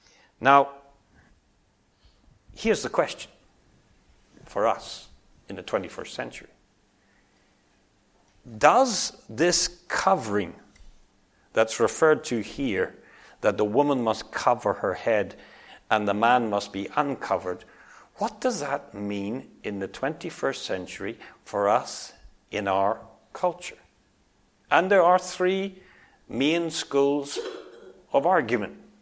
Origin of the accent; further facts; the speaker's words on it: Northern Ireland, United Kingdom; the church that I grew up in Northern Ireland